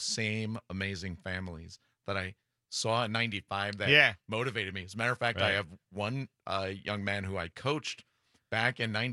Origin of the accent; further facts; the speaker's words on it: Indiana, United States; now in Waukesha, United States; When I started coaching here, I'm from Indiana.